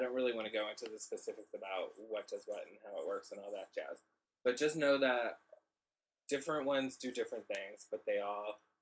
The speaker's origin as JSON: {"language": "English", "town": "Atlanta", "region": "Georgia", "country": "United States", "said": "I'm from Atlanta, where Coke was born."}